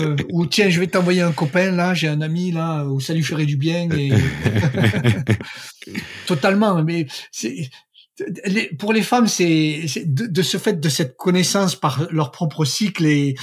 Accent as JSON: {"language": "French", "town": "Toulouse", "region": "Occitanie", "country": "France", "tie": "born or raised there", "moved": "as an adult", "lives_now": "Paris, France", "said": "Moi, en fait, je suis toulousain et jusqu'à l'âge de 20 ans à peu près, j'ai vécu à Toulouse et puis j'ai rencontré une Parisienne. Donc, je me suis retrouvé à Paris."}